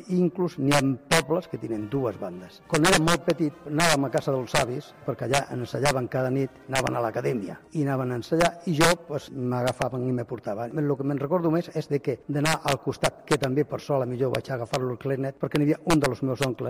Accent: Guadix, Andalusia, Spain; now in Molins de Rei, Spain; Soc natural de Granada, d'un poble que es diu Guadits, molt musical, eh? Musical perquè sempre han hagut bandes i visc a Molins de Rei des del 62

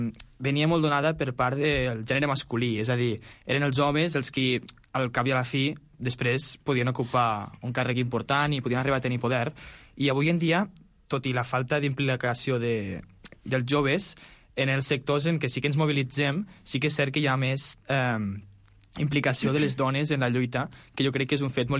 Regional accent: Miralcamp, Catalonia, Spain; la història al meu poble, al poble prop de Mollerussa, a Miralcamp

